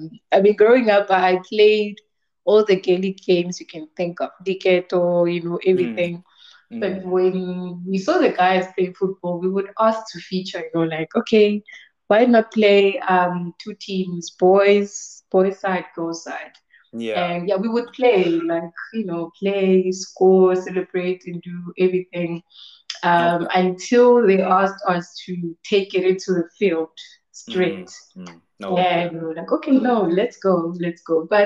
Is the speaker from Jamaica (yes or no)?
no; Johannesburg, Gauteng, South Africa; also born or lived in Limpopo; I was born in Johannesburg. So I grew up here and did my college, did my preschool, did a bit of my primary school from grade 1 until grade 3.